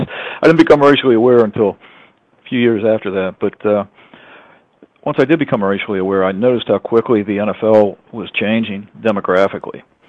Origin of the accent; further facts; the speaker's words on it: Pittsburgh, Pennsylvania, United States; I grew up around Pittsburgh, and in the 1970s, the Pittsburgh Steelers were a dynasty.